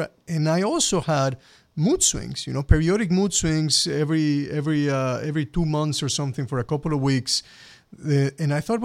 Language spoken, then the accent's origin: English; Mexico City, Mexico; English is a second language; Now, my story with this is that I grew up in Mexico City and I had GI symptoms all my life.